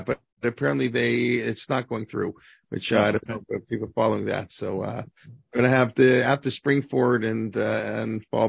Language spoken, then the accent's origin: English; Toronto, Ontario, Canada; But I grew up Overbrook in Evanston, in Bathurst Manor.